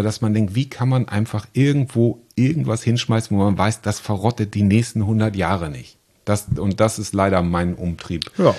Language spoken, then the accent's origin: German; Schleswig-Holstein, Germany; now in Solingen, Germany; bin ich ja gestern aus Solingen in meine alte Heimat hierher gefahren und so ein kleiner Stopp am Nord-Ostsee-Kanal gehört dann auch dazu.